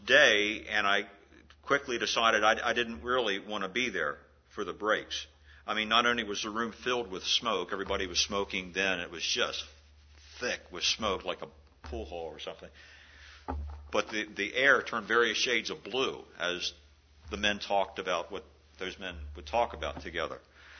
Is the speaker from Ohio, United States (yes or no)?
no; Maryland, United States; I was working at a cement block factory in my hometown back in Maryland